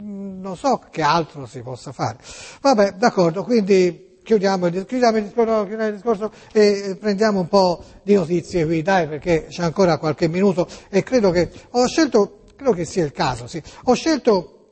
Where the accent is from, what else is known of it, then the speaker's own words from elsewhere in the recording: Tuscany, Italy; Ora, ragazzi, siamo in Toscana, questa è Toscana TV, io sono toscano